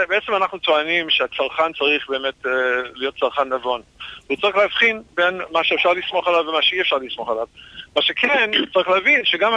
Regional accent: United States; moved away; אני דרך אגב, יליד ארצות הברית, גדלתי במקום שכשרות נמצא בתחרות אישית.

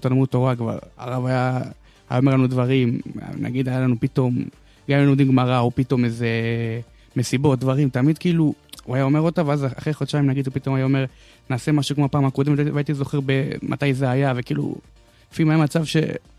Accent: Ashdod, Southern District, Israel; אני אשדודי.

